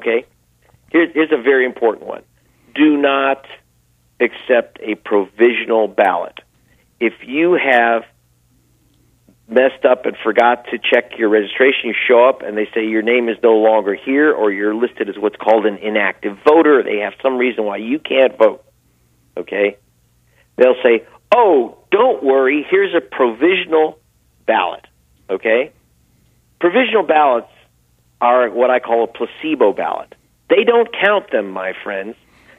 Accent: California, United States; also born or lived in London / New York; I just moved down here. To California, my home state

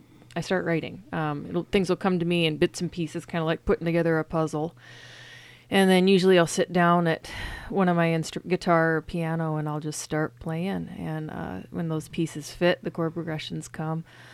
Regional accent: Iowa, United States; Yeah, I'm originally from Northwest Iowa. Moved out here originally to go to the School of Ministry at Bethel.

